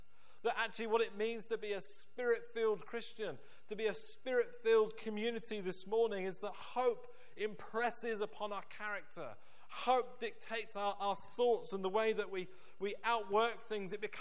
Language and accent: English; Liverpool, North West England, United Kingdom; maybe that's because I grew up in Liverpool, I don't know.